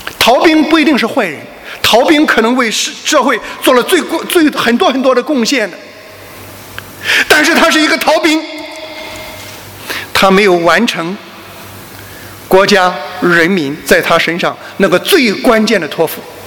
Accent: Shandong, China; 因为我是山东人啊，山东人不大吃米，很多时候吃面。

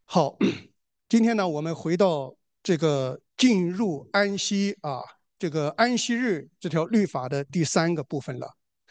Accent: China; 我小时候在中国农村长大啊

